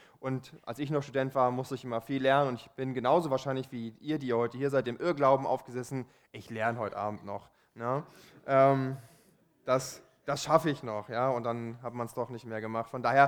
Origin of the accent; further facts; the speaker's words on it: Germany; als Deutscher ist das natürlich so ein bisschen befremdlich